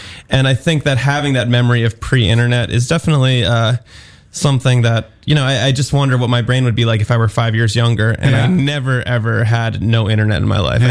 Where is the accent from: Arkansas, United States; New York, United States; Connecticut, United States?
New York, United States; now in London, United Kingdom; And for me, I was born in New York City, grew up in the suburbs, went to school.